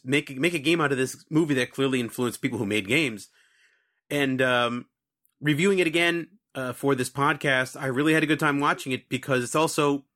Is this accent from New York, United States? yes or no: yes; New York, United States; I am from New York. So I grew up at I grew up during a time when New York was getting over some really hard times